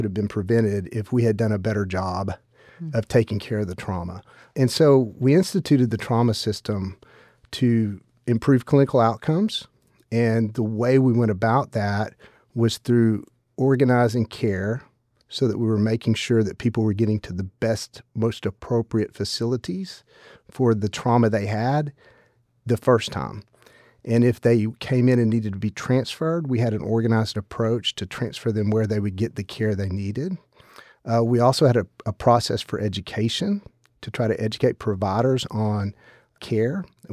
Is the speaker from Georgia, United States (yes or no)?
no; Fort Smith, Arkansas, United States; went back to work near my hometown in Fort Smith. And so I've been practicing there since 1999.